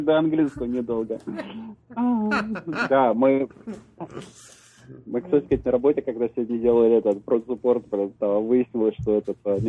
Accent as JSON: {"language": "Russian", "country": "Russia", "moved": "yes", "said": "я говорю, я из России, блин, да, тут все-таки уехал по причине."}